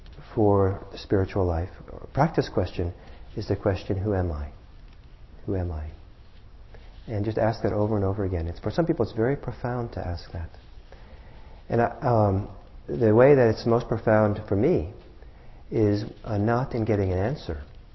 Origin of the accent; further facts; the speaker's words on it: Norway; English is a second language; I'm Norwegian. I was born in Norway. I don't quite identify as an American.